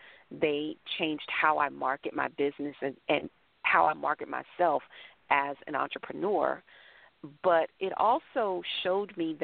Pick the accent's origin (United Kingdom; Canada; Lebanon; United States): United States; Brooklyn, New York; born there; also born or lived in South Carolina; I was born in Brooklyn, and he and my mother decided to move back down south, and so he was transferred to South Carolina to the MetLife office there.